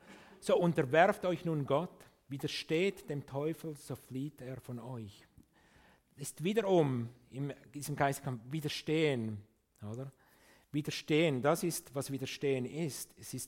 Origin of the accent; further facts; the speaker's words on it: Switzerland; Für das werden wir oft kritisiert als Schweizer, oder?